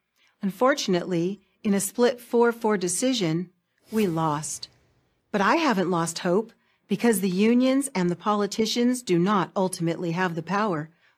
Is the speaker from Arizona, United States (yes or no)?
no; California, United States; But for millions of families in my home state of California and in many others, school choice is not a choice.